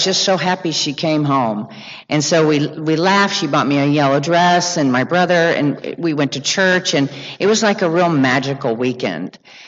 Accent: Oklahoma, United States; born there; My father went to California, and my mother, we were in Oklahoma. I was born in Oklahoma.

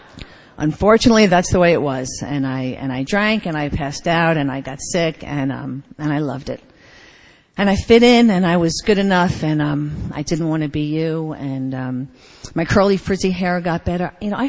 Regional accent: Bayside, New York, United States; I was born in the Bronx, and I grew up in Bayside.

